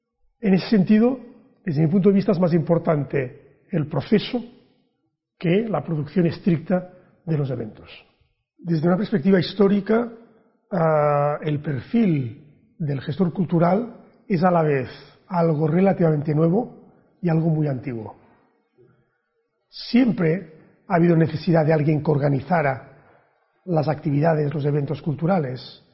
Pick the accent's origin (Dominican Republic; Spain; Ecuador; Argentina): Argentina; Buenos Aires; Yo vengo de Buenos Aires, y en Buenos Aires hay una tradición de bibliotecas públicas